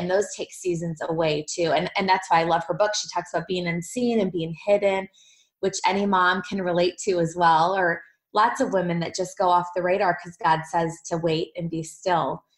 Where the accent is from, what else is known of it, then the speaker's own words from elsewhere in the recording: Michigan, United States; I'm from Michigan and I assumed it was his high school ring